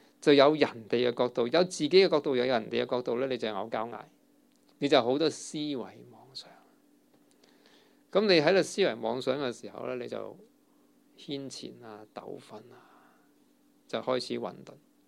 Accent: China; 我哋中國人啊嘛，咁如果我哋日本仔去霸我哋嘅釣魚台

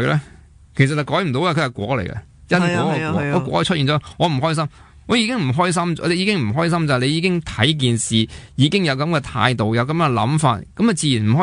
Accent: Hong Kong; 我哋中国人，我哋香港人就好愿意关心自己嘅身体噶嘛。

